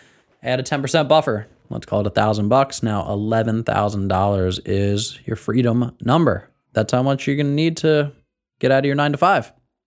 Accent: New Jersey, United States; I'm from New Jersey, so we wanted to go somewhere a little bit warmer

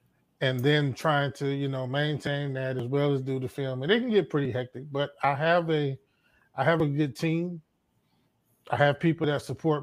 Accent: Michigan, United States; now in Alabama, United States; I'm from Michigan originally. I live in Alabama now.

